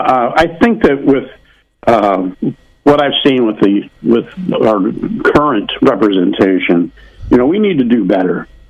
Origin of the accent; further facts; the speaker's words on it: Mill Hall, Pennsylvania, United States; I was born and raised in Mill Hall, Pennsylvania. My dad was a union steel worker. My mom was a homemaker.